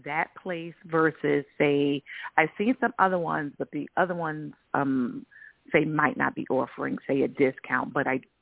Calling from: New York, United States; I'm calling from New York.

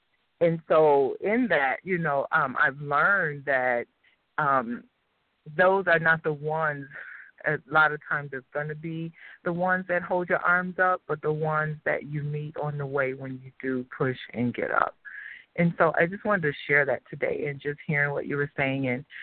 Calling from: Chicago, Illinois, United States; I'm calling here from Chicago.

